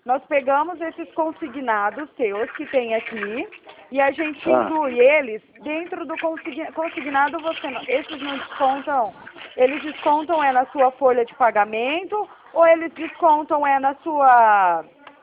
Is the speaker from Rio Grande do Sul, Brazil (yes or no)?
no; Araraquara, São Paulo, Brazil; eu sou aqui de Araraquara.